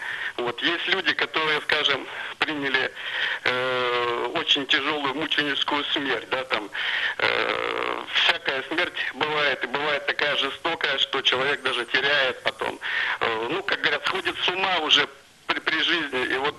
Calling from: Saint Petersburg, Russia; я звоню из Санкт-Петербурга.

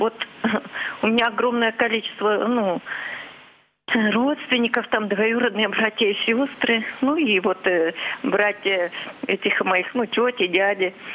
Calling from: Saint Petersburg, Russia; Я звоню из Санкт-Петербурга.

